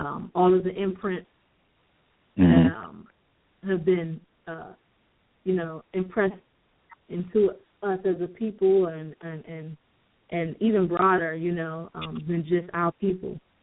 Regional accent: Maryland, United States; And I'm from Maryland myself.

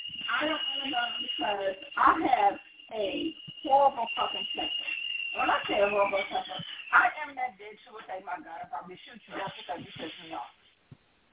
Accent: Detroit, Michigan, United States; As everyone knows, I'm from Detroit.

